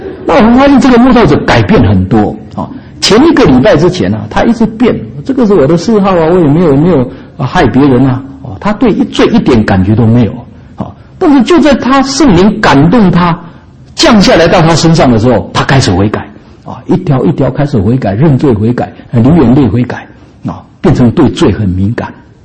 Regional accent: China; 因此我们中国人常常讲一句话

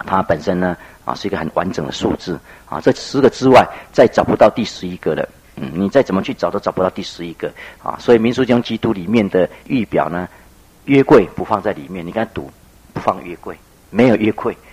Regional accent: Taichung, Taiwan; 我从小在台中教会一直听到啊神学院啊为止啊，这么20几年当中

